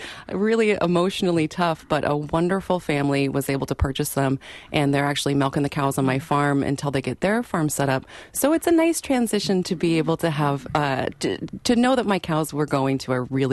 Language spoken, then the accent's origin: English; Washington, United States; I'm originally from Washington State.